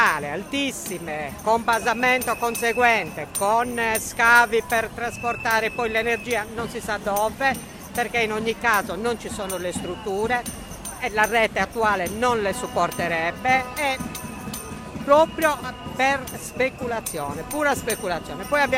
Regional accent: Sanluri, Sardinia, Italy; noi siamo di Sannuri, però siamo parte di un comitato che comprende tutto il medio campidano

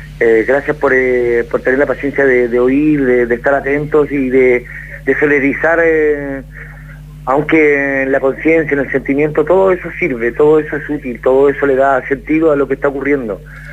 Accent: Chile; de nosotros no somos héroes los chilenos

